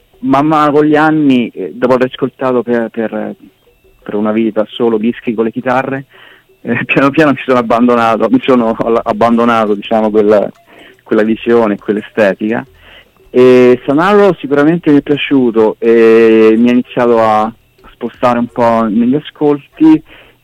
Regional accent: Terni, Umbria, Italy; also born or lived in Viterbo; now in Ravenna, Italy; sono umbro di Terni, vissuto a Viterbo per molti anni, ho avuto anche varie band e poi da circa 15 anni che vivo a Ravenna

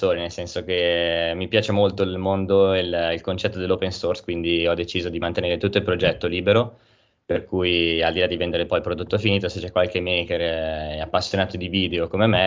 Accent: Milan, Lombardy, Italy; sono di Milano, ho studiato come perito chimico alle superiori

